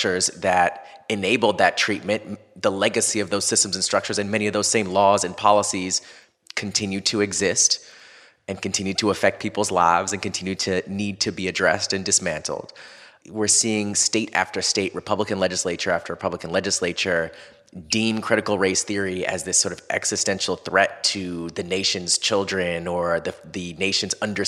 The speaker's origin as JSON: {"language": "English", "town": "Orlando", "region": "Florida", "country": "United States", "tie": "born or raised there", "said": "I remember growing up in Florida, in Orlando, and we got absolutely no critical race theory whatsoever in the school system growing up."}